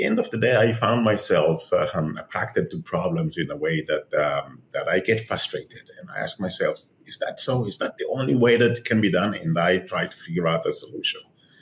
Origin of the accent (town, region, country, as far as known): Tel Aviv, Tel Aviv District, Israel; born or raised there